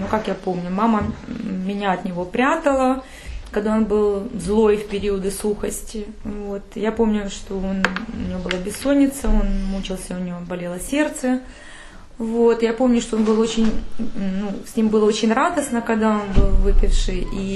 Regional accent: Kyiv, Ukraine; Я киевлянка, родилась в творческой семье, так скажем.

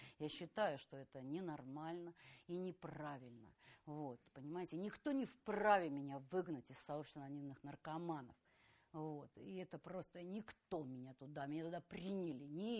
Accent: Saint Petersburg, Russia; приехала на Петроградскую сторону. Это моя малая родина, где я провела все свое употребление.

